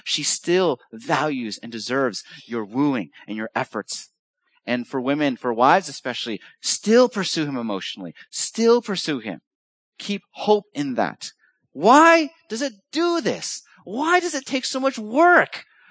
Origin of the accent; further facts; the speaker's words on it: Los Angeles, California, United States; compared to where I grew up in California